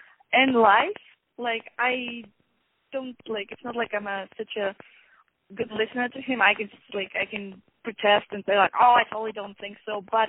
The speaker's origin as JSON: {"language": "English", "country": "Ukraine", "said": "I'm originally from Ukraine, so this is where I started doing some theater."}